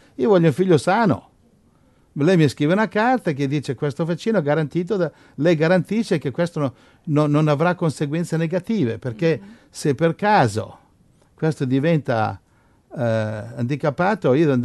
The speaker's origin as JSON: {"language": "Italian", "town": "Rome", "region": "Lazio", "country": "Italy", "said": "io sono romano."}